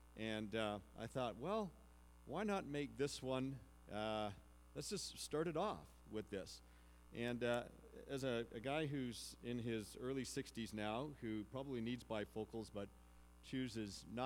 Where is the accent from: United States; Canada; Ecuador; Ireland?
Canada; Ontario; growing up in Ontario, my dad was an adventurous man.